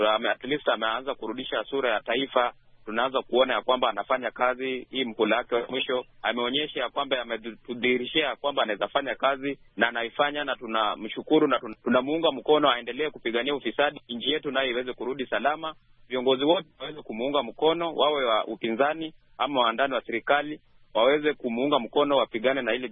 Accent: Busia County, Kenya; natoka kaunti ya Busia.

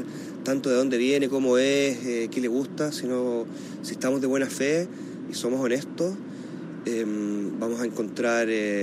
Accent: Chile; cómo somos como sociedad, como chilenos, como cuánto nos cuesta aceptar a los que son distintos

